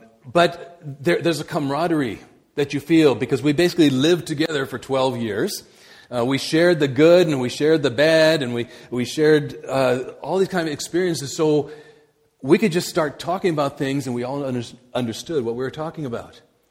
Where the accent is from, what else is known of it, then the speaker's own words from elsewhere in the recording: India; I was born and raised in India, and so I went to a boarding school for most of 12 years.